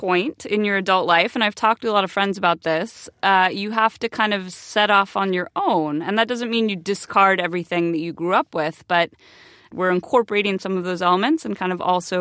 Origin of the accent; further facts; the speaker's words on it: California, United States; And I'm from California. We have a very informal rolled tacos, throw out some baby carrots for the reindeer, casual way of celebrating.